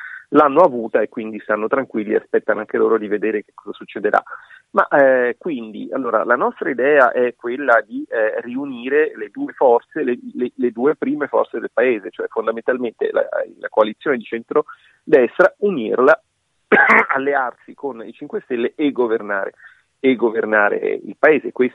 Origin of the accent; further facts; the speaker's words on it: Tuscany, Italy; mi dà proprio fastidio fisico pronunciarla a me che sono toscano